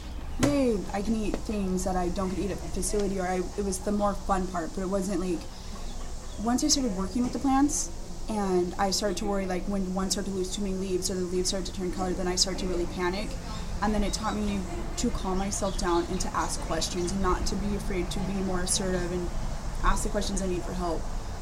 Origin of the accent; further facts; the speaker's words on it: Hawaii, United States; I'm from Maui, so when I go back to Maui